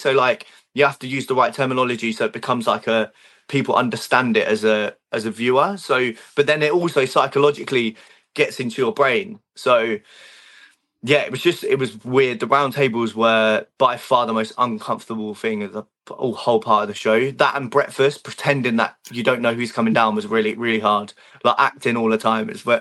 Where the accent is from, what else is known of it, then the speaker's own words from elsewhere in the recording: Liverpool, North West England, United Kingdom; I grew up in Liverpool. My mum's from Liverpool.